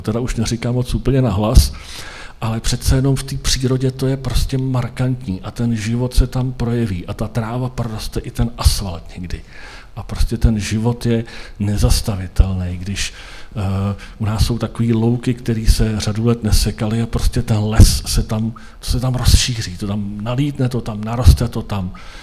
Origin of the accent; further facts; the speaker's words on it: Rakovník, Central Bohemian Region, Czechia; tak jsem z Rakovníka a jsem západočeským seniorem